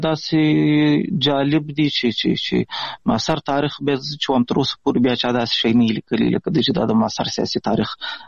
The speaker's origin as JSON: {"language": "Pashto", "town": "Pishin", "region": "Balochistan", "country": "Pakistan", "tie": "born or raised there", "said": "د افغانستان د غزنی ولایت اوسیدونکی یم د مهاجرت شپې ورځې په پاکستان کې تیروم په پاکستان کې زیږیدلی یم د کوټې سره نږدې پښین ښار ګوټ ورته وایي په دې پښین ښار کې اوسېږم"}